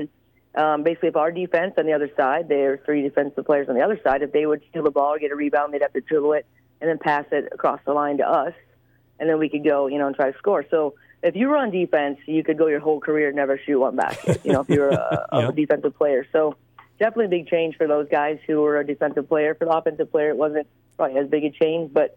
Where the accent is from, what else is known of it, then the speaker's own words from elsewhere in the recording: Lake Mills, Iowa, United States; I am actually from Lake Mills, and so I played here, and I was the leading scorer.